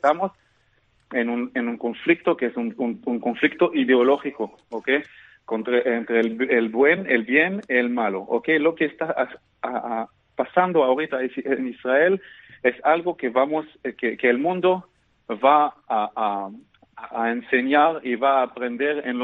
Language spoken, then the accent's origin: Spanish; France; born there; Spanish is a second language; moved away; Yo trabajaba 3 años en Costa Rica. Yo nací en Francia, entonces tengo dos idiomas latinas.